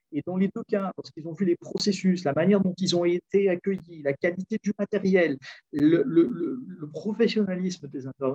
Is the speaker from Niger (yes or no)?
no; France; now in Portugal; nous en tant que Français, puisque moi je suis un Français expatrié